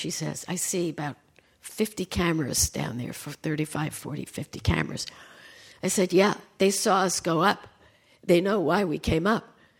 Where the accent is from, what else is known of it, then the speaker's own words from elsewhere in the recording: California, United States; But I'm the athlete in the group because I come from California.